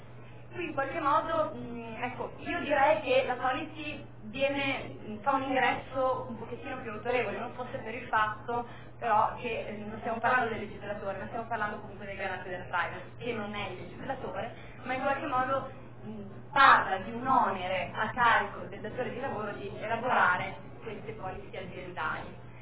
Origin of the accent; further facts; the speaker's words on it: Bologna, Emilia-Romagna, Italy; sono un avvocato, vengo da Bologna, dove abito ed esercito la mia professione.